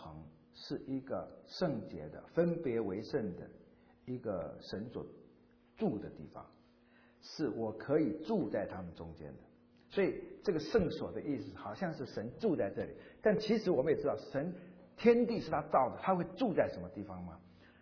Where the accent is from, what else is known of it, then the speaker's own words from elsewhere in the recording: Quanzhou, Fujian, China; 那种阿拉伯的香料运到福建泉州，当时泉州大概在明朝以前是全世界第一大港，这就是我的家乡